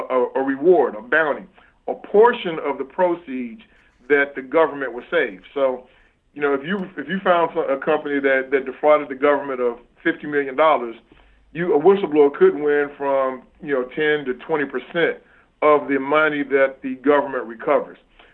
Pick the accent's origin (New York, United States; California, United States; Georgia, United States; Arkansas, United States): Arkansas, United States; you know, I grew up in Arkansas and I got a chance to go to Washington, D.C. when my governor ran for president.